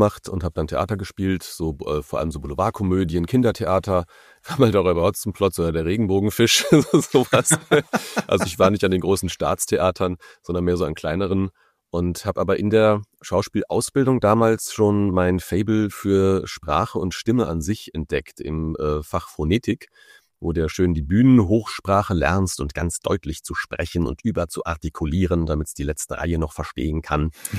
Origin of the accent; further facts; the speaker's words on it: Hesse, Germany; now in Berlin, Germany; ich komme ja aus Hessen, habe aber keinen hessischen Dialekt, aber jetzt bin ich seit 2012 in Berlin.